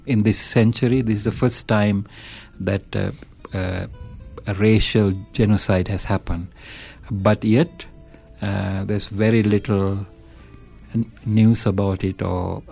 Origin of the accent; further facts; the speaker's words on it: Sri Lanka; I'm from Sri Lanka, right? And I am Sinhalese.